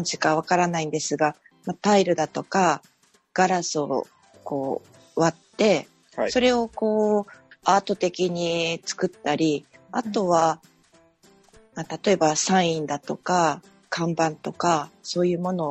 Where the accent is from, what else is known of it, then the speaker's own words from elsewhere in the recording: Kyoto, Japan; ずっと私京都生まれで京都育ちなんで、